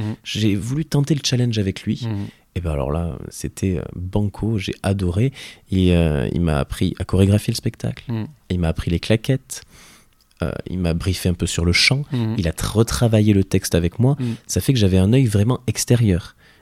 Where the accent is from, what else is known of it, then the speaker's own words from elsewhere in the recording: Orist, Nouvelle-Aquitaine, France; born there; je vais jouer à la salle des fêtes d'Oriste, donc dans mon village natal